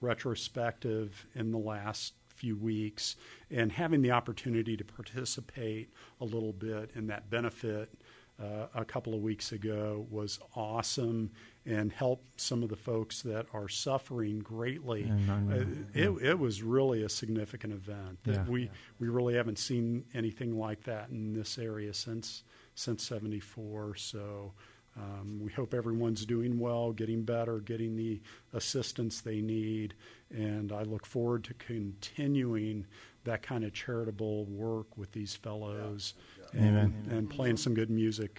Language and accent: English; Xenia, Ohio, United States; I grew up in Xenia. I was there in 74